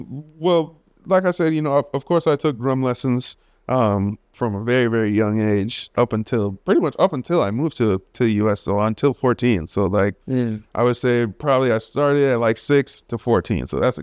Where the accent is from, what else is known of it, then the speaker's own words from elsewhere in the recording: Trinidad & Tobago; Because I was always like, when I was growing up in Trinidad as a really young kid, I was always like, I wanna play Caribbean music only.